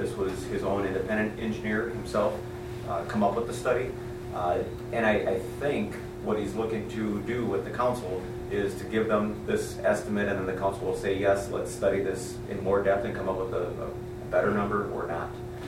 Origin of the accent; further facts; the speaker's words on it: Saint Paul, Minnesota, United States; I grew up in St. Paul, and sure, it was nice, soft water for 50 weeks of the year